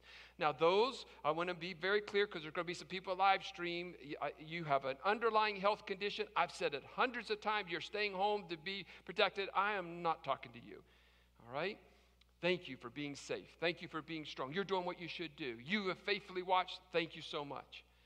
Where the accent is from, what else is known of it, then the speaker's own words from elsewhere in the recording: West Virginia, United States; Now, I'm from West Virginia. I was sharing this with somebody on Friday. I'm from West Virginia. I own it.